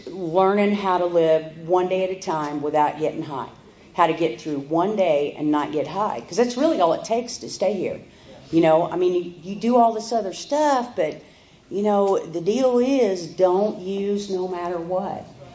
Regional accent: Missouri, United States; I'm from the Southwest Missouri area in the Show Me region. And I'm very proud of that.

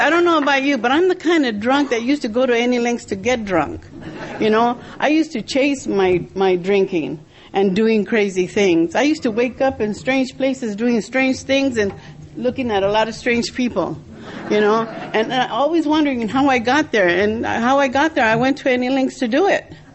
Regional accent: El Monte, California, United States; I'm from Los Angeles area, El Monte, California.

